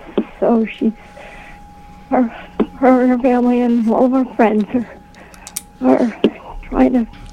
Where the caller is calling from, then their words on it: Pearl River, New York, United States; I'm calling from Pearl River.